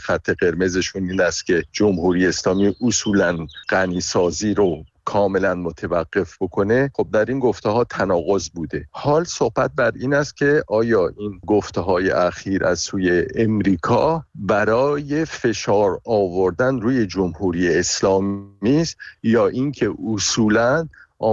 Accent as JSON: {"language": "Persian", "country": "Iran", "said": "به عنوان یک ایرانی من بارها گفتم"}